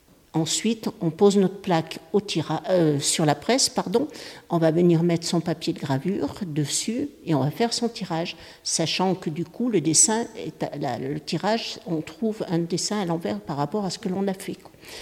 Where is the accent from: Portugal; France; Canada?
France; Auvergne-Rhône-Alpes; Moi, je viens de l'Isère. J'habite au pied du Vercors à Tulin. J'ai des origines chélaroises, entre autres, parce que je suis italo-brésilienne, mais je suis née au Chélard.